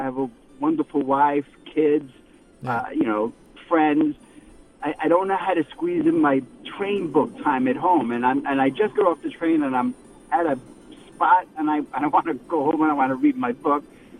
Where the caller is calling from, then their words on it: Rockaway, New York, United States; I'm calling from Rockaway, New York.